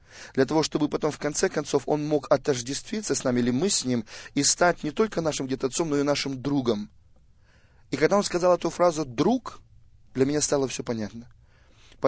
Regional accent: Komsomolsk-on-Amur, Khabarovsk Krai, Russia; born there; я родился в России, Союзе, да, в городе Комсомольск-на-Амуре.

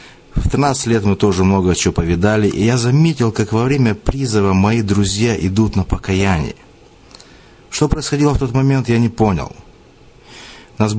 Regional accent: Brest, Brest Region, Belarus; now in United States; Я сам родом из Беларуси, из города Бреста. Приехал в Америку 11 лет назад.

